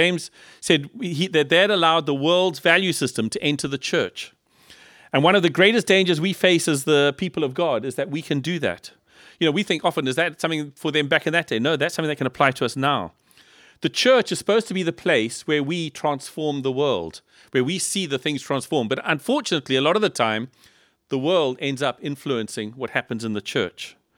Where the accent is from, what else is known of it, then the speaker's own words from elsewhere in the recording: South Africa; Ach man, you know, we come from South Africa and we're coming to Liverpool.